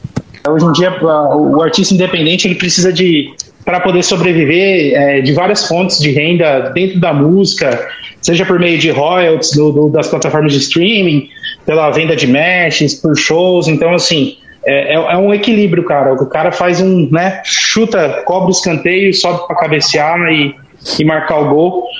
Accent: São Paulo, Brazil; Eu sou do interior de São Paulo, então, assim, é um festival mais próximo que tinha da minha região antes de mudar pra São Paulo

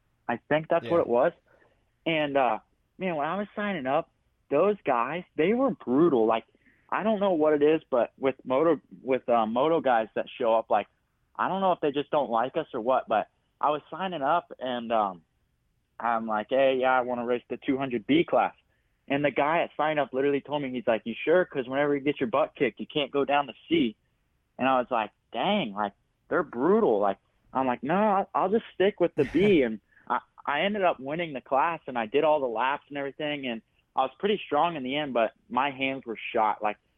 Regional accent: Claremont, California, United States; No, I'm from Claremont

